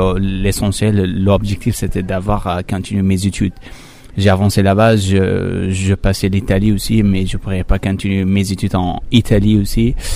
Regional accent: Afghanistan; now in France; quand j'étais enfant en Afghanistan, j'avais plein de rêves, mais j'avais plein de choses là-bas, mais malheureusement, j'ai quitté tout, j'ai fui toute seule avec mes rêves.

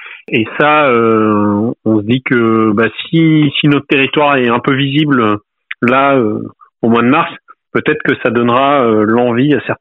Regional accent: Normandy, France; moi je suis normand, on est venu là sur le tard, on s'installe à plus de 30 ans

